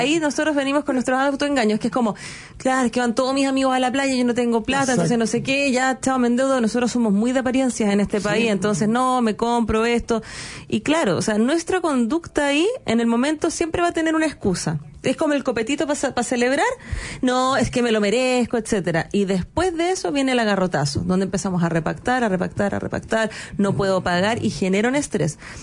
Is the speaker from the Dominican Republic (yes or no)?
no; Chile; aparte de este patriotismo que nosotros tenemos como chilenos